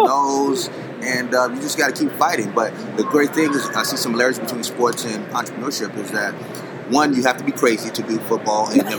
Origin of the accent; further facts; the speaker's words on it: Lakeland, Florida, United States; Florida. So that right there, right by Ray Lewis, Lakeland, Florida.